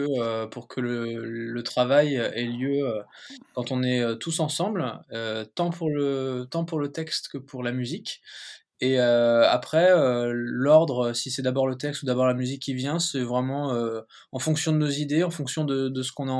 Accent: Rennes, Brittany, France; Donc, et moi, je suis originaire de Rennes.

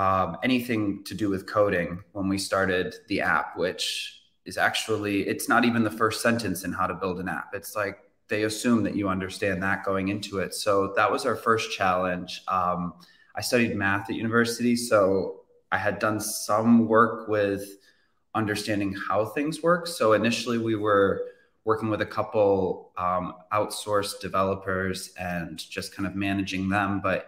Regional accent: Chicago, Illinois, United States; we're both born, like we're both from Chicago.

